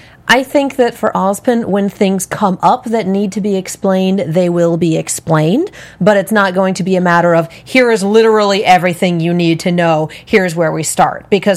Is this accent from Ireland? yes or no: yes; Ireland; I'm Irish, I can say this.